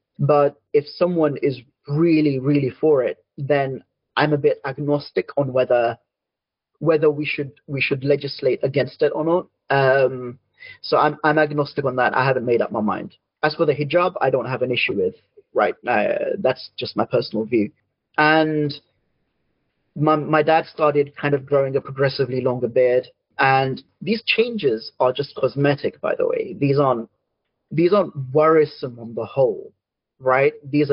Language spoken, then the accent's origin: English; London, United Kingdom; I was born in London, born and raised. I'm still living in London, in fact. And my parents came from Pakistan, both of them.